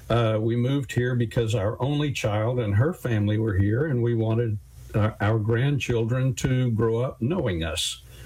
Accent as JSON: {"language": "English", "region": "Oklahoma", "country": "United States", "tie": "born or raised there", "said": "I grew up in Oklahoma, and my father worked for an oil company in middle management for 31 years"}